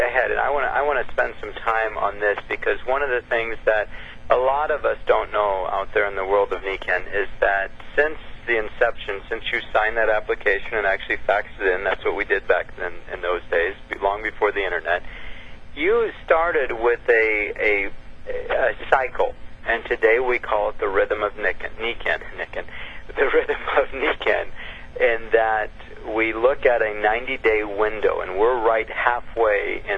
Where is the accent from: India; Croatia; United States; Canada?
Canada; I think it's interesting to note that as a Canadian